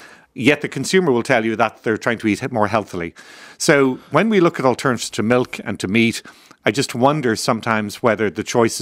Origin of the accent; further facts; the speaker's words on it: Ireland; now in United States; And in reality, even in my lifetime, before I emigrated from Ireland, the cost of food just has dropped tremendously.